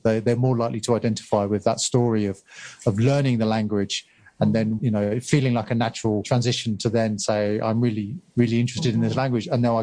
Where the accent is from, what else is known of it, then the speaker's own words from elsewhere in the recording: Brighton, South East England, United Kingdom; it was in my hometown of Brighton.